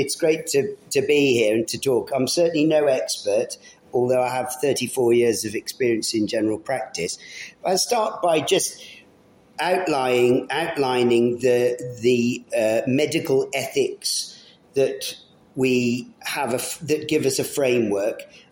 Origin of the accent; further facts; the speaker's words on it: Merthyr Tydfil, Wales, United Kingdom; I'm originally from Merthyr Tydfil, yeah.